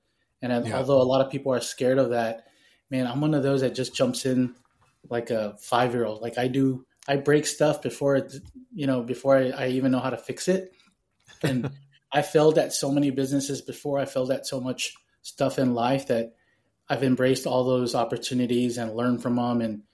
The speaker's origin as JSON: {"language": "English", "region": "Texas", "country": "United States", "lives_now": "Dallas, United States", "said": "I'm from Texas. I'm in the Dallas area. I'm originally from South Texas"}